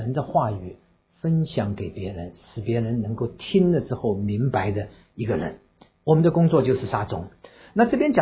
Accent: China; 可见呢听对我们中国人来讲是个特别的功夫，我们要操练。

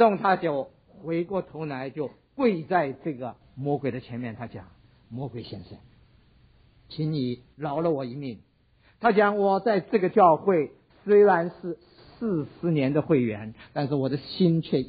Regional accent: China; 就好像我们中国人所讲的，这场征战好像逆水行舟一样

